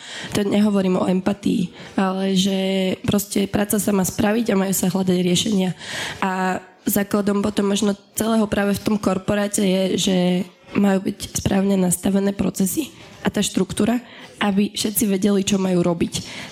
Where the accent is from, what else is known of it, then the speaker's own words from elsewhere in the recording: Dolný Kubín, Žilina Region, Slovakia; now in Bratislava, Slovakia; ja som teda z Dolného Kubina na Orave